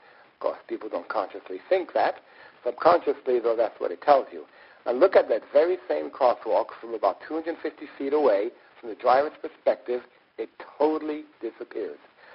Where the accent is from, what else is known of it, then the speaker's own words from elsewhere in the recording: United States; moved away as an adult; now in Switzerland; I'm American, but I just moved to Switzerland.